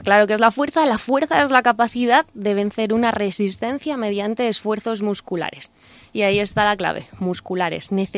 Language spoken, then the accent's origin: Spanish; Madrid, Community of Madrid, Spain; Yo que vengo de Madrid